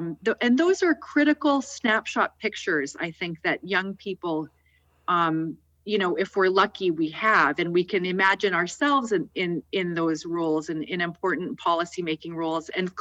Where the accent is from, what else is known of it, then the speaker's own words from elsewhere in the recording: United States; just as a American person who believes in working with people who are different and always finding common ground.